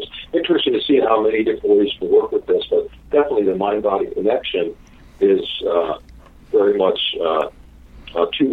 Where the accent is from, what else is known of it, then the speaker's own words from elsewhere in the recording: Chicago, Illinois, United States; I'm from Chicago, so use that as an example.